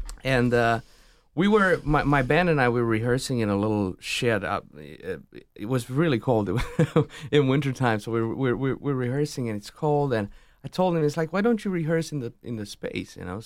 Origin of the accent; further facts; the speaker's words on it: Transylvania, Romania; No, I grew up in a very, very musical family. My father was a musical man.